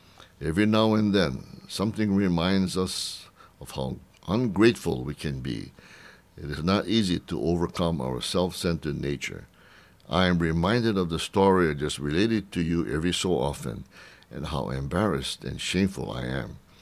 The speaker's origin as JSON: {"language": "English", "region": "Hawaii", "country": "United States", "moved": "as an adult", "said": "That was about 60 years ago when I was a freshman from Hawaii."}